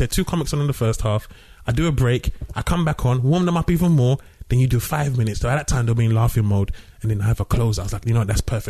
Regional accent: London, United Kingdom; growing up in London as a Nigerian.

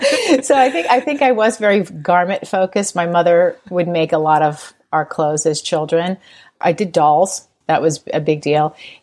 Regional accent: Montana, United States; born there; We moved around a lot. I was born in Montana, which was a little obscure, but we moved constantly.

